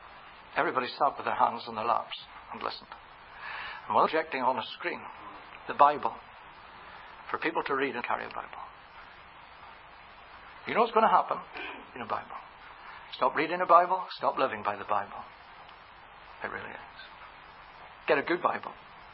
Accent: Northern Ireland, United Kingdom; also born or lived in Scotland; I'm from Northern Ireland, spent 30 years in Scotland.

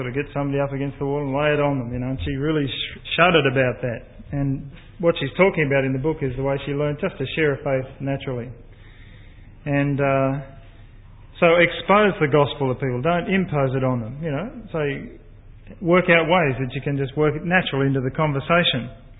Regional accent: Bourke, New South Wales, Australia; Instead of somebody says to me, where do you come from? And I say, Bourke, and that's always a good talking point.

